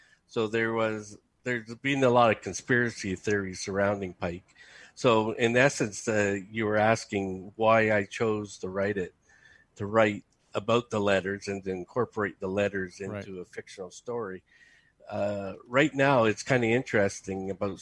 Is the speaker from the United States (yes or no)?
no; Canada; I have to say that being Canadian, I'm sort of off on the sidelines